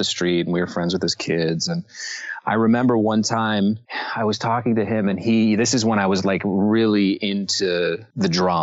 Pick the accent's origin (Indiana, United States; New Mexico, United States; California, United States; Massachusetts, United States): California, United States; Los Angeles; I grew up in Los Angeles